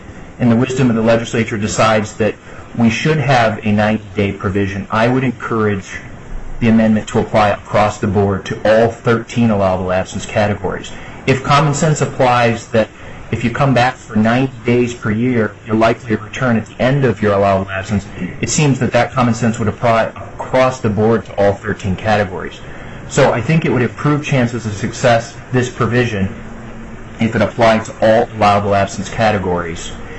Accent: Michigan, United States; moved away as an adult; now in Alaska, United States; and I was born and raised in Michigan. I went to college and law school there, and here I am in Alaska.

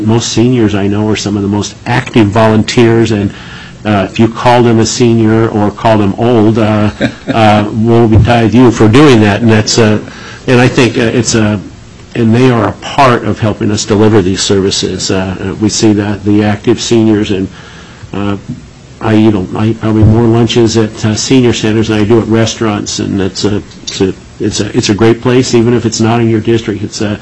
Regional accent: Alaska, United States; Growing up in Alaska, as Senator Coghill did, probably he and I were unique among a lot of folks that we had our grandparents living here

